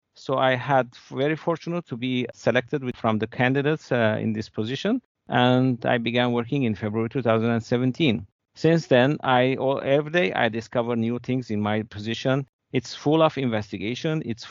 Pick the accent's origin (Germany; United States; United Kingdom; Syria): Syria; now in Canada; As you mentioned, I'm from Syria, so I'm a gynecologist obstetrician.